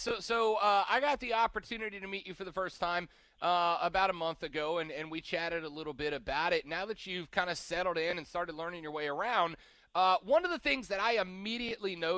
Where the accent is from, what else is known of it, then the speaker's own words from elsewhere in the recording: Pensacola, Florida, United States; I come from Pensacola, where the Pensacola Ice Flyers play.